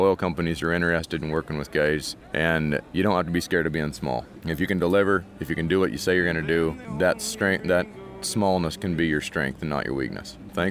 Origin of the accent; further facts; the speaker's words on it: Ronan, Montana, United States; Ronan, Montana. Charlo, Montana is where our shop is.